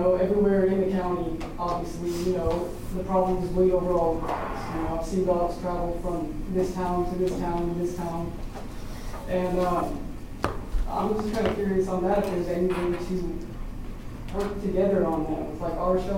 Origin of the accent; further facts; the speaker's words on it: California, United States; because I'm from California too